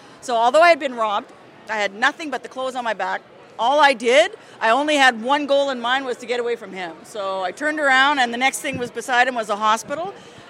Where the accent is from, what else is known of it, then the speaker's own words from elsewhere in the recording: Quebec, Canada; also born or lived in Alberta; now in Los Angeles, United States; I'm from Quebec, but I've been living in Alberta for 30 years.